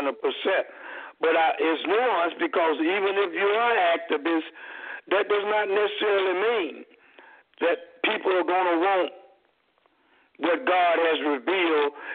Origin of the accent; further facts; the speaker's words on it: Lynchburg, Virginia, United States; I'm a Muslim African-American. I grew up in Lynchburg, Virginia, Campbell County, to be exact.